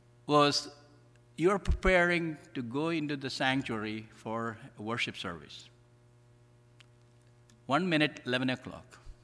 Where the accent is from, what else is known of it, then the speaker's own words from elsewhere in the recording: Strongsville, Ohio, United States; You know, I come from Strongsville in a small neighborhood.